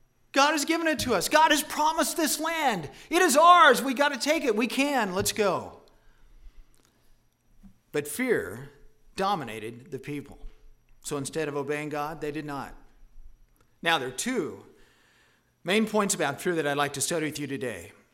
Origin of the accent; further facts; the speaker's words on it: Kansas, United States; because I grew up here in Kansas.